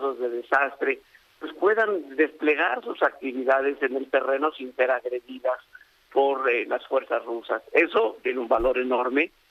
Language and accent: Spanish; Mexico; Yo como mexicano, la verdad es que me siento muy bien